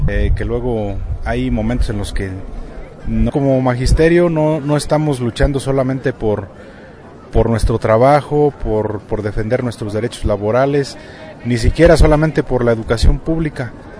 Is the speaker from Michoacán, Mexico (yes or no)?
yes; Puruándiro, Michoacán, Mexico; Venimos de Michoacán, de la región Puruándiro.